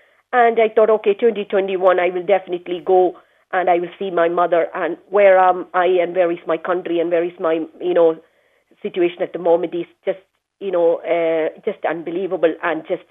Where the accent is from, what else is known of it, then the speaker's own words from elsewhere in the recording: India; Yes, I am from India.